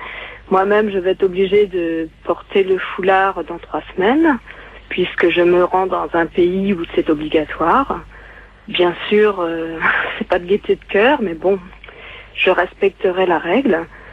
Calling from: Caen, Normandy, France

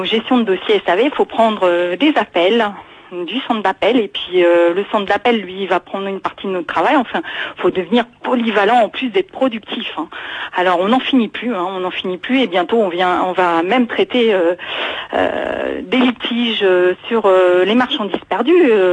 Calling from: Île-de-France, France; du Val d'Oise

